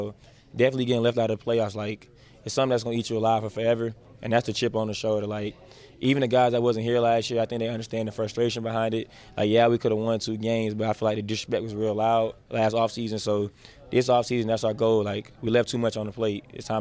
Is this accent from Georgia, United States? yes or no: yes; Atlanta, Georgia, United States; I'm from Atlanta, so, like, we know a lot of rappers and stuff like that, but I'm not related to any of them.